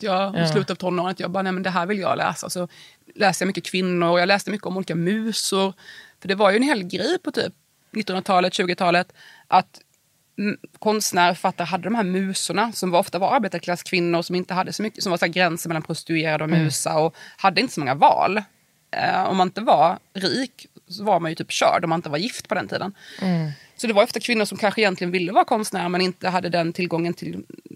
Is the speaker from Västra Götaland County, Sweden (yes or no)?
no; Värnamo, Jönköping County, Sweden; när jag växte upp i Värnamo och läste mycket böcker hela min uppväxt